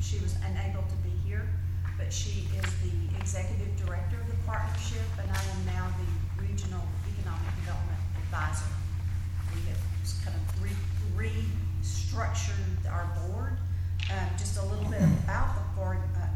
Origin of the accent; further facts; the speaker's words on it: Garrison, Texas, United States; born there; I was born in Garrison, Texas.